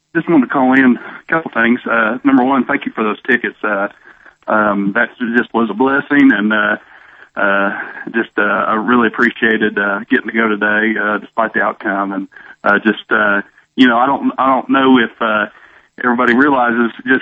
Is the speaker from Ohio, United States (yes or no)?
yes; Dayton, Ohio, United States; now in Knoxville, United States; You know, I've been in Knoxville for 14 years. I'm from Ohio. I'm from Dayton, Ohio. Buckeye fan.